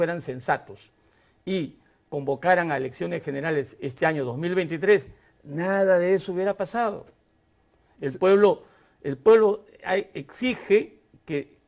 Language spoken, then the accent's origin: Spanish; Peru; como buenos peruanos, un proceso electoral limpio.